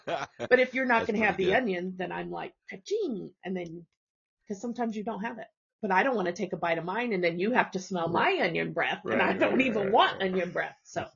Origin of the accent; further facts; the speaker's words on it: Illinois, United States; I'm from Illinois, babe.